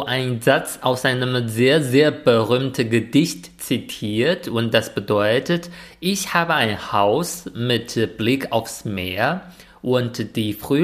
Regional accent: China; German is a second language; ich komme aus dem Dorf und dann bin ich in eine kleine Stadt eingezogen.

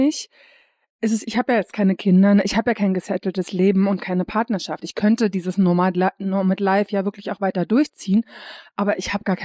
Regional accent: Berlin, Germany; ich bin in Berlin aufgewachsen, aber wir sind halt auch innerhalb Berlins echt viel umgezogen

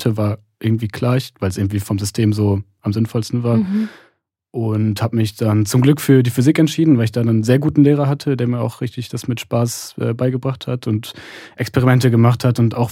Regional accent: Leverkusen, North Rhine-Westphalia, Germany; also ich komme aus Leverkusen, Köln ist ein bisschen weiter weg.

